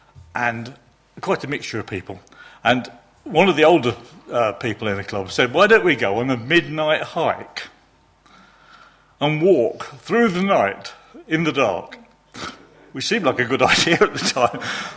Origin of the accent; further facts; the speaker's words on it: Mansfield, East Midlands, United Kingdom; which is about 15 miles from Mansfield, my hometown.